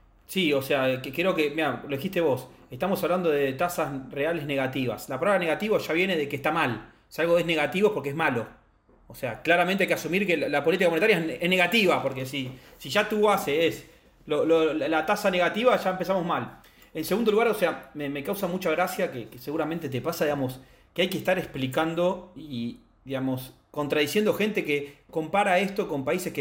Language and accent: Spanish; Argentina; Un escenario donde no somos argentinos.